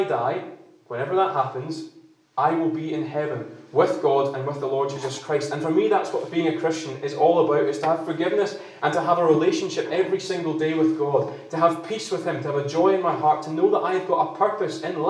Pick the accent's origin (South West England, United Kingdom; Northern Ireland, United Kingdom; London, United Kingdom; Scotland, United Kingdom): Scotland, United Kingdom; I'm also from Fife, so I live in a little village called Kelty. It's about half an hour from here and I am a Christian too.